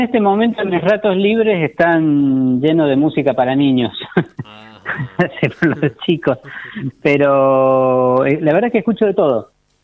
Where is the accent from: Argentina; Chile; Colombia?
Argentina; Cruz del Eje, Córdoba; yo soy de Córdoba, soy de Cruz del Eje, relativamente cerca de...